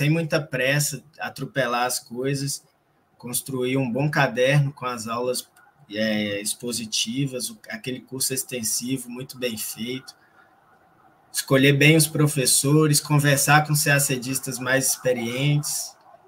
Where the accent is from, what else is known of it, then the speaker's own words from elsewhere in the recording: Belo Horizonte, Minas Gerais, Brazil; moved away; Eu saí de Belo Horizonte, que já é uma capital, fui para São Paulo para buscar um cursinho profissional, presencial